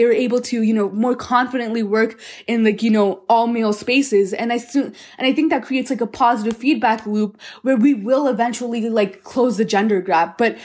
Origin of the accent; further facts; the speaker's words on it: Colorado, United States; born there; my parents immigrated from the United States, and that's when I was born in Colorado. Me and my brother were born here.